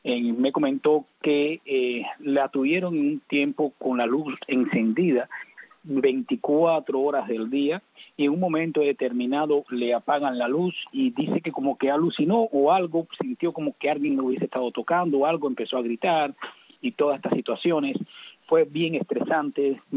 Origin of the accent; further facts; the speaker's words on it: Cuba; y buenas tardes también a todo mi pueblo cubano.